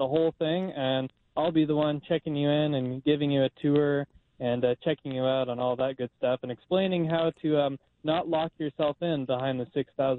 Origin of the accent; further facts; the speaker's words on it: Wichita, Kansas, United States; some around my hometown of Wichita, Kansas.